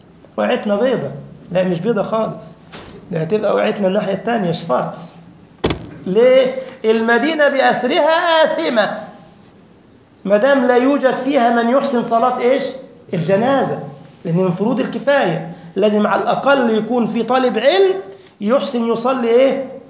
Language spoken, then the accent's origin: Arabic; Egypt; now in Germany; ده أنا أذكر في لما جئنا حديثا ألمانيا، إخوة مصريين ما يعرفون ورش، عندنا في مصر ما يعرف قراءة ورش حفص